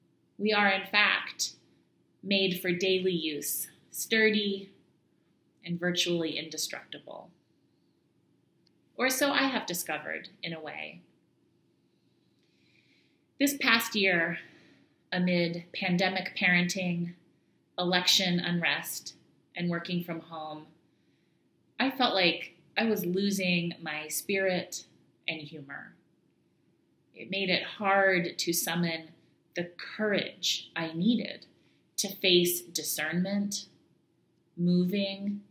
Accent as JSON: {"language": "English", "town": "Portland", "country": "United States", "tie": "born or raised there", "said": "My family is in Portland, it's my hometown, and my partner's next professional opportunity is there. This area has not been an easy place for us as a gay Black family."}